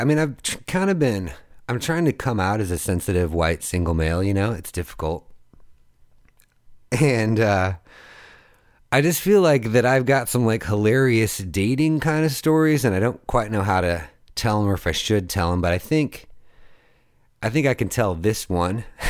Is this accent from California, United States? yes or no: no; Iowa, United States; since I'm from Iowa